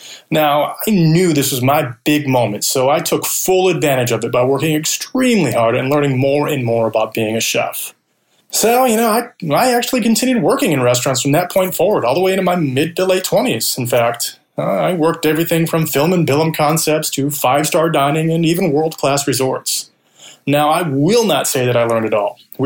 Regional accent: Michigan, United States; I grew up in Michigan and would come down from the Great Lakes State and spend my summer breaks working for my brother.

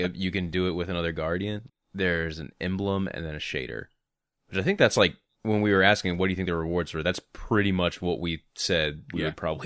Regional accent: the South, United States; because I'm from the South.

